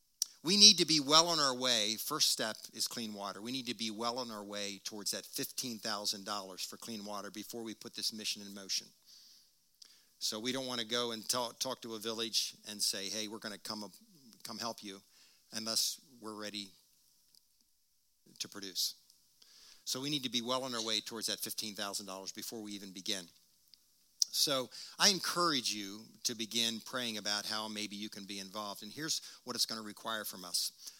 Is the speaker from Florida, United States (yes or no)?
no; Wilmington, Delaware, United States; But generally speaking, as a little boy, 7 years old, growing up in Wilmington, Delaware, it was a pretty safe world for me.